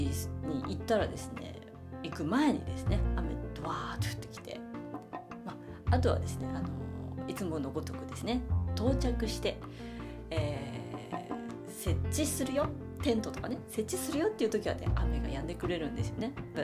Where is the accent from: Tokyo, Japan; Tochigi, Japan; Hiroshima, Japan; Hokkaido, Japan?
Hokkaido, Japan; Asahikawa; 音楽系の部活動っていうのが旭川市出身なんですけども